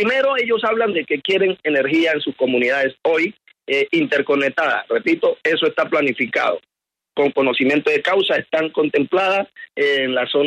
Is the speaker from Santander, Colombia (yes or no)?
no; Guapi, Cauca, Colombia; Yo soy medio guapireño porque me crié en Guapi, en una fundación de niños, y adoro mi pueblo guapireño también